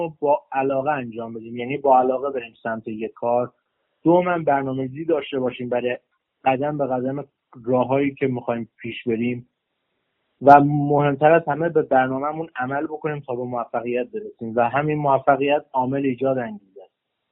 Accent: Kermanshah, Iran; 18 ساله از کرمانشاه هستم.

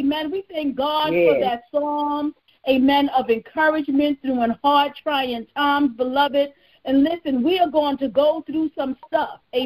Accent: New York, United States; Because I'm from New York. In New York, we are always in a rush.

